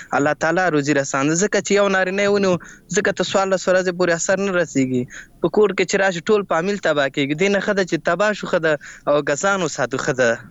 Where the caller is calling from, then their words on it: Laghman, Afghanistan; اړیکه مې له لغمان څخه نیولې ده.